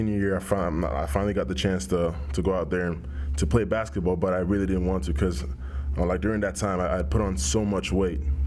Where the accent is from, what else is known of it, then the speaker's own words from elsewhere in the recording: Nigeria; Oh yeah, most definitely. My grandparents, I still go there. I was there 2 years ago, Christmas time. My grandparents are still there. My uncles are still there. My parents are actually still there right now. So yeah, I remember everything. It was awesome growing up t